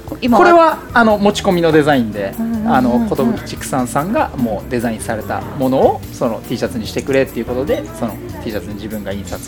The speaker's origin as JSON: {"language": "Japanese", "region": "Hiroshima", "country": "Japan", "tie": "born or raised there", "said": "広島です。もうずっと生まれも育ちも大学も広島だったんで、就職も広島で"}